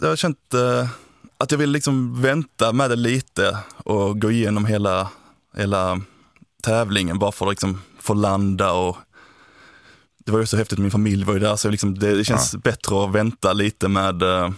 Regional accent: Häglinge, Skåne, Sweden; born there; Nej, men jag är född på landet egentligen, till Häglinge heter väl orten, men Sösdala är närmsta byn. Så det är ute i Göingetrakten, mitten av Skåne kan man säga.

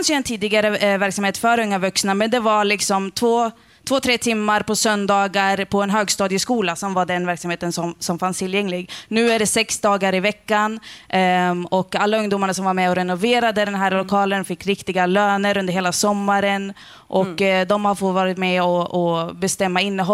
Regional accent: Sundsvall, Västernorrland County, Sweden; also born or lived in Lebanon; när jag först kom till Sundsvall, så jag föddes i Libanon, jag kom sen till Sundsvall.

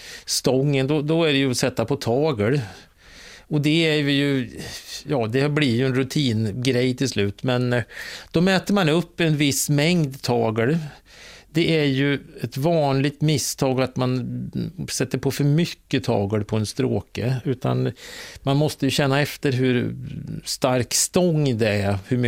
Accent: Jämtland County, Sweden; jag är ju uppvuxen i Jämtland

